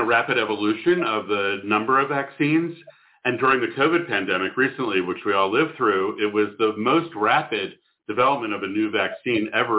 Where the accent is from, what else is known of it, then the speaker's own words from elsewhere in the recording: Philadelphia, Pennsylvania, United States; born there; I was born in Philadelphia. My parents owned a hoagie shop or a sandwich shop.